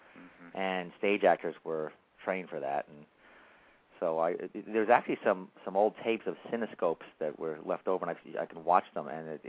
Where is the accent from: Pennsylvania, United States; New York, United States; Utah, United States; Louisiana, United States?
New York, United States; We grew up in New York